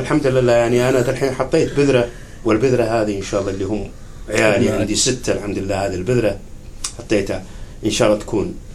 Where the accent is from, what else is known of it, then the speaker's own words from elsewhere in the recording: Saudi Arabia; زي عندنا في السعودية لا مؤاخذة